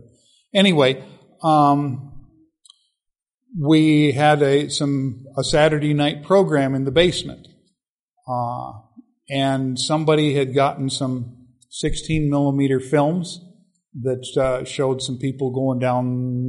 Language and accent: English; Minnesota, United States; born or raised there